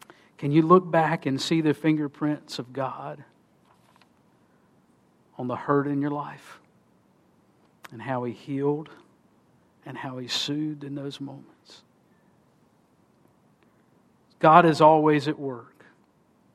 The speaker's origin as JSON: {"language": "English", "region": "Mississippi", "country": "United States", "said": "Now, I'm from Mississippi, and we have a phrase for that."}